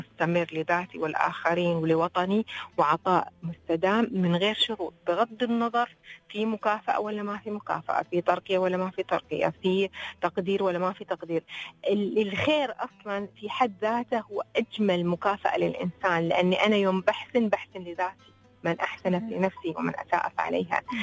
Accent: United Arab Emirates; أنا كامرأة إماراتية مسلمة أم وعاملة

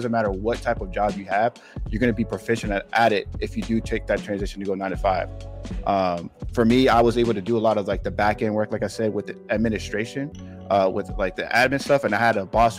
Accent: Virginia, United States; and I'm from Northern Virginia, kind of close to DC, there's a sound out there called go-go music.

